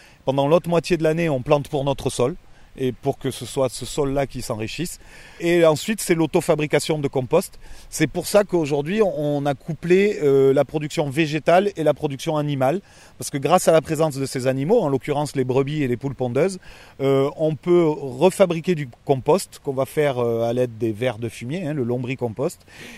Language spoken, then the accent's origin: French; Montpellier, Occitanie, France; born there; je suis né ici à Montpellier